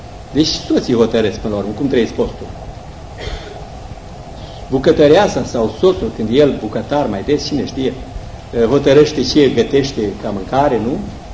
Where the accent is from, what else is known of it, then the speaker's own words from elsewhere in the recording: Romania; born there; eu dacă m-am născut în România, am mult mai multe șanse să mă căsătoresc, sau am avut mai multe șanse să mă căsătoresc cu o româncă decât cu o unguroaică sau cu o bulgăroaică, nu?